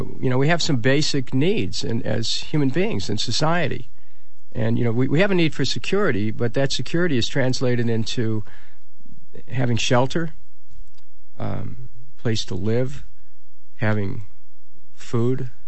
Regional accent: Ohio, United States; I know it's early in the morning, but, you know, I come from Ohio. It's 3 hours away.

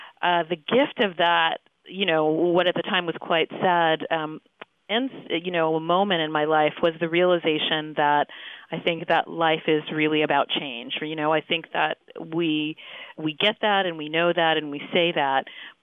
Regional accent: San Diego, California, United States; Yes, I grew up in San Diego, California. I was the grandchild, I guess, of migrants from the Great Migration.

